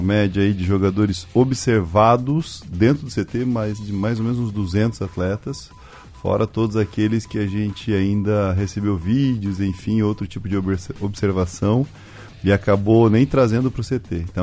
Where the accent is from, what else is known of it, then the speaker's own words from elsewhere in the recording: Curitiba, Paraná, Brazil; also born or lived in Cascavel; Nascido aqui em Cascavel, com 10 anos eu fui para Curitiba, fiz a minha vida lá, né?